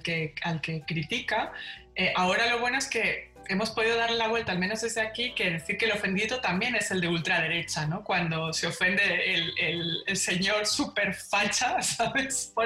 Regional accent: Buenos Aires, Argentina; born there; Yo nací en Buenos Aires.

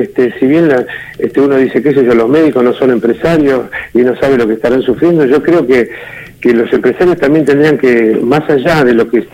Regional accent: San Martín, Buenos Aires Province, Argentina; born there; yo vivo, nací en San Martín

